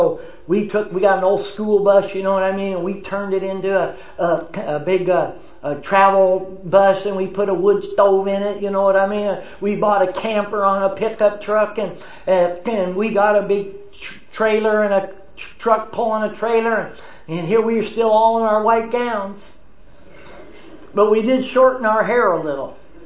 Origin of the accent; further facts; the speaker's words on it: California, United States; You know, we're all from Southern California.